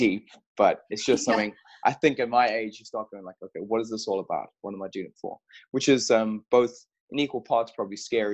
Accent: Orapa, Central District, Botswana; I grew up in Botswana gives you the groundwork, I guess. I grew up in a super small town in a place called Orapa, which is in the middle or just on the outskirts of the Kalahari Desert. And it's as desolate as you'd imagine.

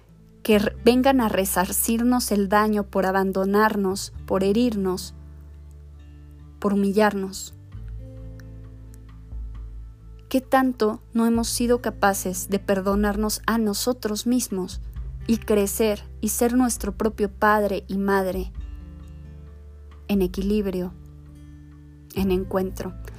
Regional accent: Mexico; yo como latinoamericana, como mexicana, puedo asumirme en una sociedad violenta

